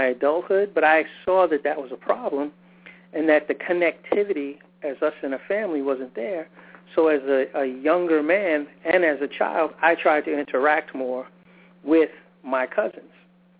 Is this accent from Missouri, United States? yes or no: no; New York, United States; I'm originally from New York